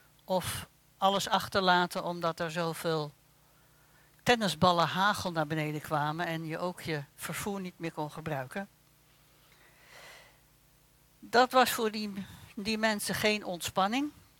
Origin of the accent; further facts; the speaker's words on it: Netherlands; Voor veel West-Europeanen, daar horen wij dus ook bij als Nederlanders, is de vakantieperiode voorbij.